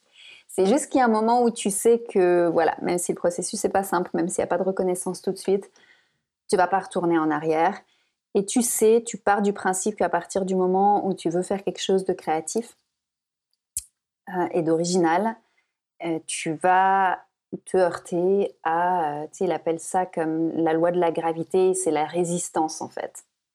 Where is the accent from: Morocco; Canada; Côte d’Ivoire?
Morocco; Parce que moi, j'ai grandi au Maroc, pas en France.